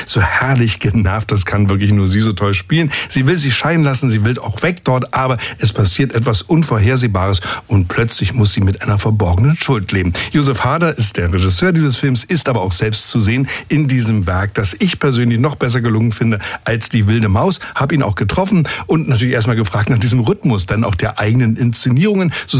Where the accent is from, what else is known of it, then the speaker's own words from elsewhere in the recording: Berlin, Germany; ich bin ja in Berlin aufgewachsen, also ein Großstädter.